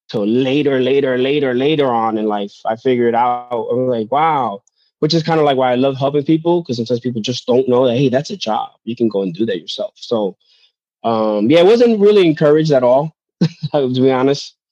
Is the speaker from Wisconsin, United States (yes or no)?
no; Long Island City, New York, United States; Like I grew up in Long Island City back when it was really, it's bougie now.